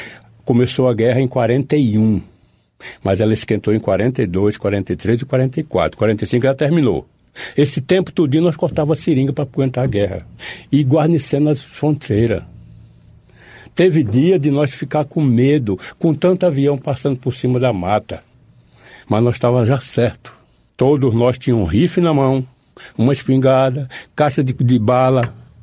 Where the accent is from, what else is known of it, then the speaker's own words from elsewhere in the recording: Alagoinhas, Bahia, Brazil; Eu sou baiano, sou filho da cidade de Alagoinha, no estado da Bahia.